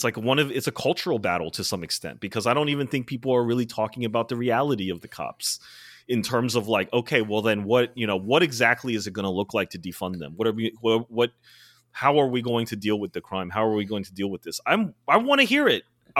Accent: New York City, New York, United States; I'm like, as a New Yorker, as someone who's been in the subways, as someone who's thought about this a lot

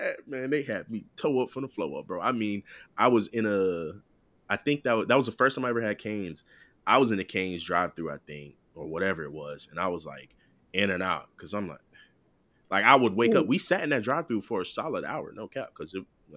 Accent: Miami, Florida, United States; also born or lived in Alabama; I don't claim Tampa as like my city. I'm from Miami. Yeah. Other people would probably say I'm from Bama, but we're not going to talk about it.

